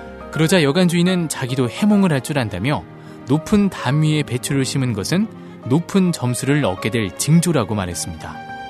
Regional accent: Seoul, South Korea; 저는 따뜻한 서울 남자

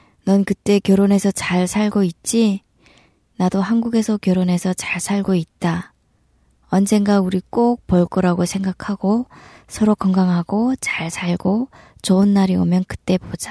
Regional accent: Hamgyong, North Korea; moved away as an adult; now in South Korea; 저는 함경도에서 탈북한 37살

